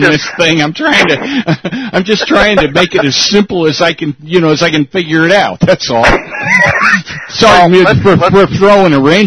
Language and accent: English; Texas, United States; Yeah, as a Texan, if you declare yourself to be a U.S. citizen